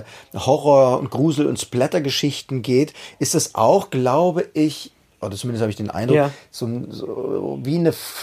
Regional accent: East Germany, Germany

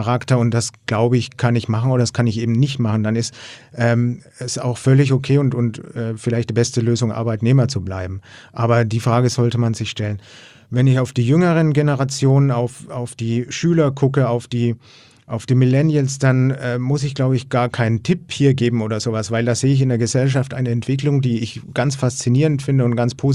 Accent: Bavaria, Germany; Ich bin ja aus Franken, besuche in Hamburg und bin jetzt Tourist in Hamburg

